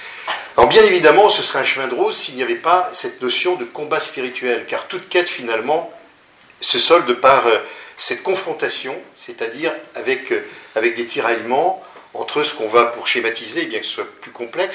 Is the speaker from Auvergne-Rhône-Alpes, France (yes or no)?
yes; Annecy, Auvergne-Rhône-Alpes, France; Moi je viens d'Annecy